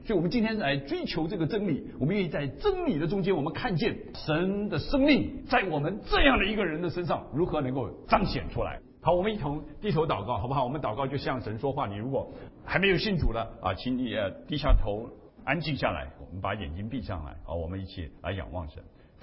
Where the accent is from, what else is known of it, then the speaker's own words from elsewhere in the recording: Taiwan; moved away as an adult; now in United States; 我来留学是从台湾来的最年轻的，最早最早的，我在那边一天事都没有做，大学毕业当完兵以后就立刻来到美国